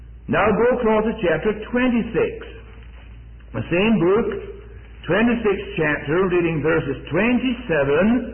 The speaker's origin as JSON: {"language": "English", "region": "Scotland", "country": "United Kingdom", "tie": "born or raised there", "also_born_or_lived": "Stafford, England", "moved": "as an adult", "said": "I was born in Stafford, England. The age of 18 months, my mother took me back to Scotland, and from then I was brought up in Scotland. My parents are both Scottish."}